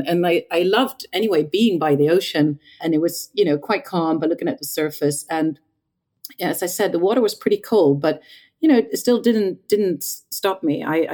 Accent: Sweden; I was born, I grew up in Sweden, which is, the water's pretty cold there.

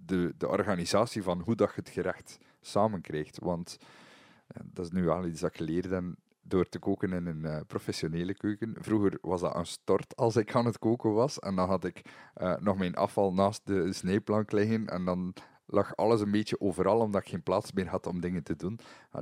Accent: Belgium; Ja, maar ik wil maar zeggen, ook bij ons zijn er zo een aantal klassiekers die... essentieel zijn voor onze Belgische keuken.

